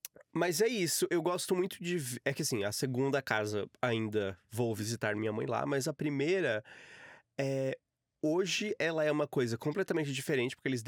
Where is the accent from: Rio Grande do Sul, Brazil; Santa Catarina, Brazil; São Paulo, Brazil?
Santa Catarina, Brazil; Içara; a cidade que eu nasci, eu morei em Içara pra sempre, depois, uhum, eu vim pra cá, mas eu mudei de um bairro pro outro.